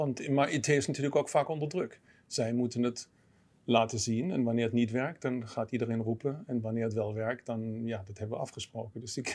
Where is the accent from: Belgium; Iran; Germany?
Germany; southern Germany; now in Nijmegen, Netherlands; ben geboren en getogen in Duitsland, in Zuid-Duitsland. Sinds 20 jaar, nee, meer dan 20 jaar in Nederland, woon in Nijmegen.